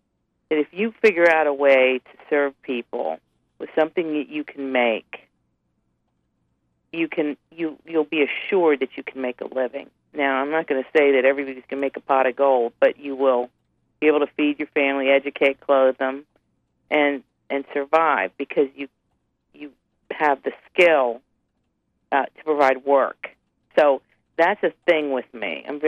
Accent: Big Stone Gap, Virginia, United States; Well, growing up in Big Stone Gap was really, for me, I mean, and I say this because I moved there when I was 6 years old, turning seven.

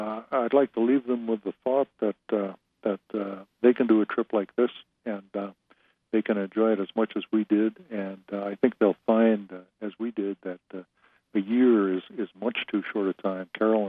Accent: New York, United States; also born or lived in northern New England / the Dakotas / Pacific Northwest / California; I was born in the New York metro area and raised there, and I've lived and worked in New York and northern New England and the Dakotas and Pacific Northwest and California and Alaska

